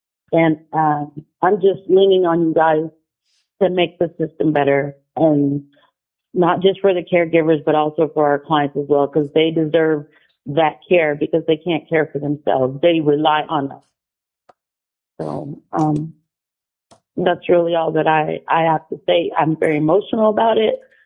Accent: Anchorage, Alaska, United States; Hello. Hi … I'm from Anchorage, Alaska.

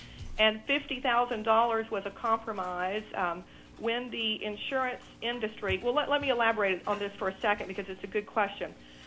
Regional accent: South Carolina, United States; I'm from South Carolina. You can probably hear my accent.

